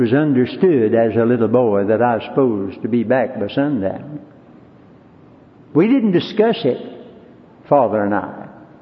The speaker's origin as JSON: {"language": "English", "town": "Greensboro", "region": "North Carolina", "country": "United States", "tie": "born or raised there", "said": "The famous short story writer O. Henry, who lived in my hometown of Greensboro, said as his last words before he left this world"}